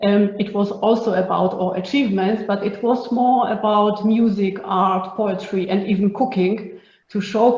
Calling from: Innsbruck, Tyrol, Austria; I'm joining from Innsbruck in Austria, and it's snowing.

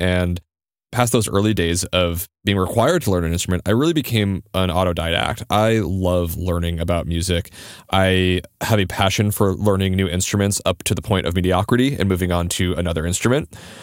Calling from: Brooklyn, New York, United States; I'm very happy to be here, coming in from equally beautiful, much chillier Brooklyn, New York.

